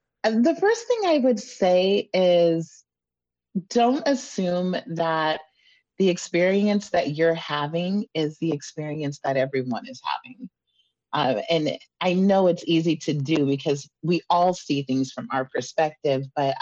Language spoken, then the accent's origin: English; Juneau, Alaska, United States; growing up here in Juneau, I'm from Juneau, raised here my whole life.